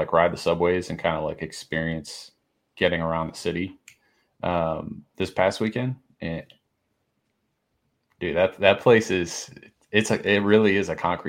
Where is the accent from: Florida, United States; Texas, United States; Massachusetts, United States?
Massachusetts, United States; So I'm from Massachusetts. I've been to New York City, but when I was growing up, we go to New York City like around the holidays